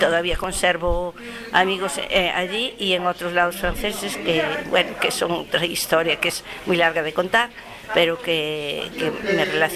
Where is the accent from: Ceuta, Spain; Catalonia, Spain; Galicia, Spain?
Galicia, Spain; como los gallegos no podemos, si no emigramos, la mayoría, pues para juntar dinero para un piso